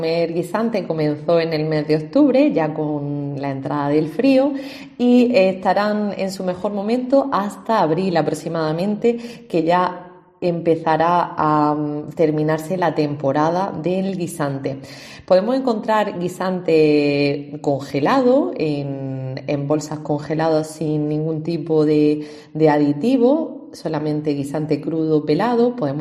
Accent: Almería, Andalusia, Spain; si somos de Almería, el día que haya miga no nos puede faltar un buen guisante crudo

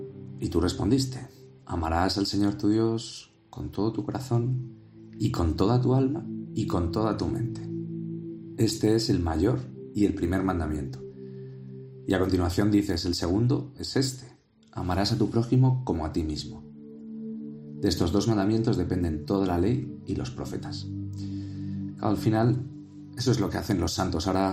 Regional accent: Spain; por lo menos en mi país, en España

